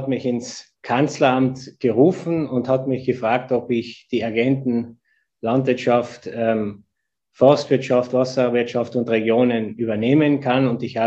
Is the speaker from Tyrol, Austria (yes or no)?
yes; Tyrol, Austria; Und als Tiroler, nicht nur als Tiroler